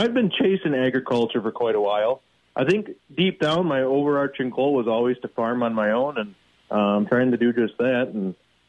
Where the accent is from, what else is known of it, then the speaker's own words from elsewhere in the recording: Bangor, Wisconsin, United States; So I grew up in Bangor, small town by La Crosse.